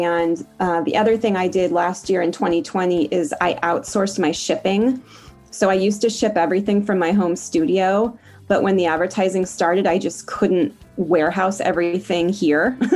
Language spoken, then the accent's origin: English; Portland, Oregon, United States; I'm from Portland, Oregon.